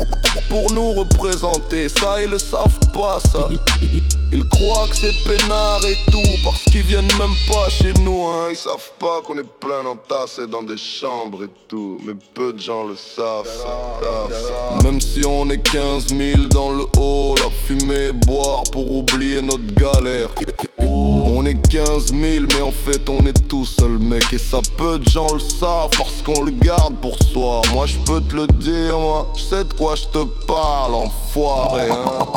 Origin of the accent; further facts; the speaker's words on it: Paris, Île-de-France, France; Moi je viens de Paris hein, je viens de Paris. J'arrivais dans le 19 dans ma tête. J'avais 5 piges, j'en ai 23 mec tu vois.